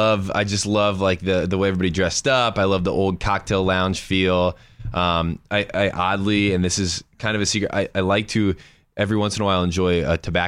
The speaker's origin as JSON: {"language": "English", "region": "Indiana", "country": "United States", "tie": "born or raised there", "lives_now": "Denver, United States", "said": "I grew up in Indiana."}